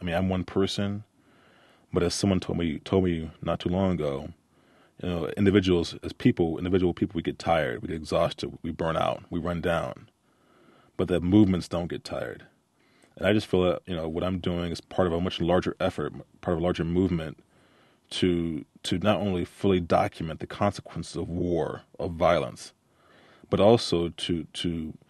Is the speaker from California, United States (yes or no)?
no; St. Louis, Missouri, United States; I'm from St. Louis, and I was in St. Louis before I came here to visit U of I.